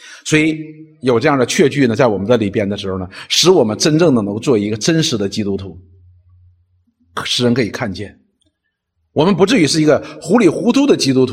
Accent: China; 对于我们中国人来讲，说天国进了，我们什么叫天国呢？西天还差不多。但是我们中国人呢讲的是那个

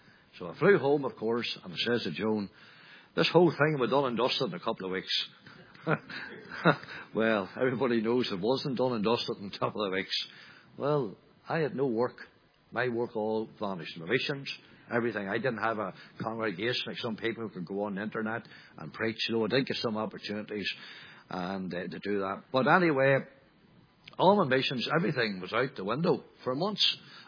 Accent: Northern Ireland, United Kingdom; Well, I come from Northern Ireland and from Northern Ireland

